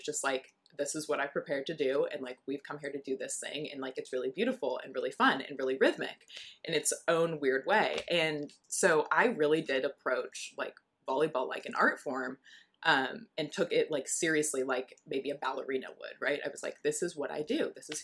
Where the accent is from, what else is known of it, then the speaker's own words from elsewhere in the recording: California, United States; I'm such a nerd. And I'm from Southern California.